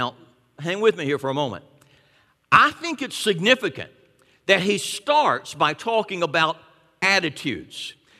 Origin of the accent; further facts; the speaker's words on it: Columbia, Tennessee, United States; My hometown of Columbia, Tennessee, which, as everyone knows, is the mule capital of the world.